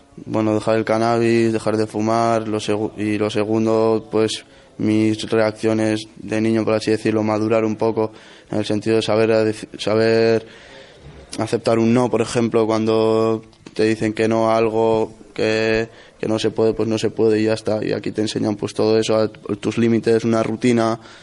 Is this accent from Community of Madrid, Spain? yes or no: no; Hondarribia, Basque Country, Spain; De Hondarribia, País Vasco.